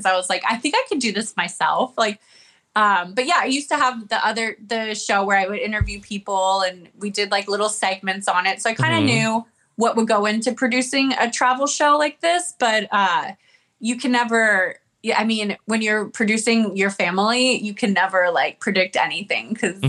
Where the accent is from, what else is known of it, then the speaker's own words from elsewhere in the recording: Charlotte, North Carolina, United States; Exactly. Yeah. I'm from Charlotte. So I'm used to the South.